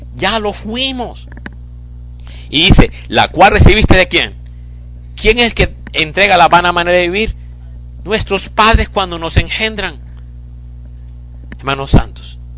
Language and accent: Spanish; Colombia; los que somos de Colombia, en Colombia había los lugares de las compras y ventas.